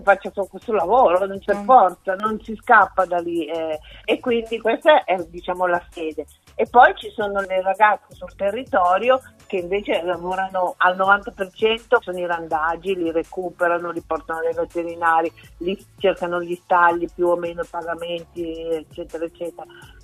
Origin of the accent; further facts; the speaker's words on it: Milan, Lombardy, Italy; in quanto sono cresciuta a Milano